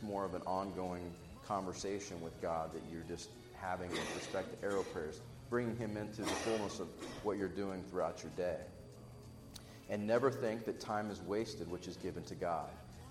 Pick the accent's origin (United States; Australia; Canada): United States; Corpus Christi, Texas; That's from my hometown in Corpus Christi.